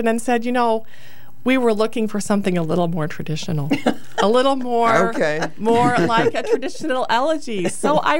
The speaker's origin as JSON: {"language": "English", "region": "North Carolina", "country": "United States", "tie": "born or raised there", "also_born_or_lived": "Chester, South Carolina", "said": "I was born in Chester, South Carolina, but I grew up, the first half of my childhood was in North Carolina, and for about 2 years here in Raleigh."}